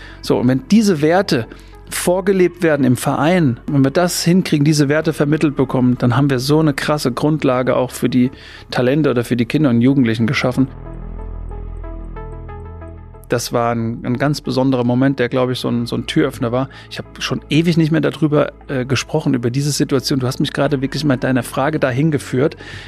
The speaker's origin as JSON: {"language": "German", "town": "Obernburg", "region": "Bavaria", "country": "Germany", "tie": "born or raised there", "said": "die Region, in der ich groß geworden bin, am bayerischen Untermain, bin ich in Obernburg groß geworden"}